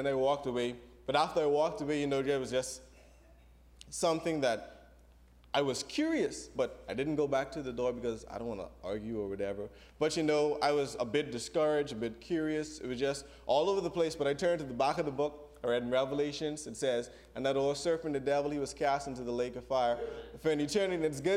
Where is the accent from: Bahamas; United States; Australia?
Bahamas; Nassau, New Providence; I'm from Nassau, Bahamas.